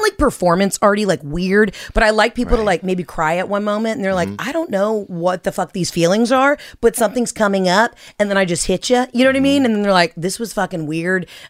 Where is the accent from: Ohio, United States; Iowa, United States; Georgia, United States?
Georgia, United States; Atlanta; I mean, I'm from Atlanta where like stripping is an art form.